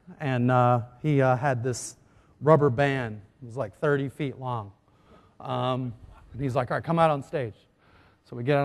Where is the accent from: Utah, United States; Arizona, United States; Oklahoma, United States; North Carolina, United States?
North Carolina, United States; accent: Southern; now in Redmond, United States; I'm originally from North Carolina, hence the funny accent. I can go ahead and tell you that it's been really warm to be home this week in the South.